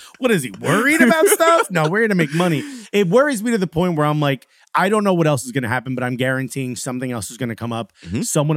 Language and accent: English; United States; because everything else around this is making me super embarrassed as an American.